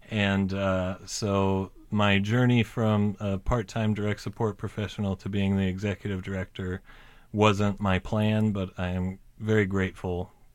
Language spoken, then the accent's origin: English; Nebraska, United States; moved away as an adult; now in Minneapolis, United States; So I moved to Minneapolis from Nebraska after I graduated college, and I was planning on being a substitute teacher of elementary school.